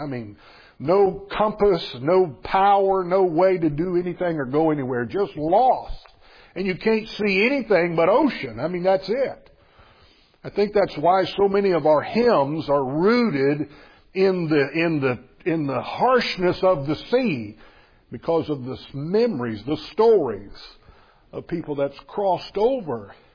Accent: Missouri, United States; I cherish those memories of growing up in Missouri

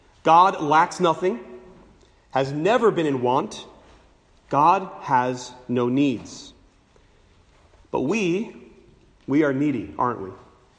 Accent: Jersey City, New Jersey, United States; now in Kearney, United States; And I was from Jersey City, and you guys worship in Jersey City. And now you're here in Kearney.

